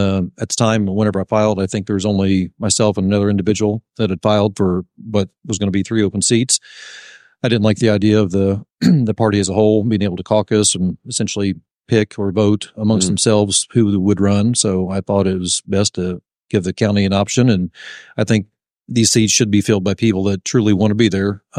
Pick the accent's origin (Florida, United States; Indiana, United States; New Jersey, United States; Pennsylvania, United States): Indiana, United States; New Castle; Born and raised in Newcastle. Wife and I raised a family here. Went to Ball State.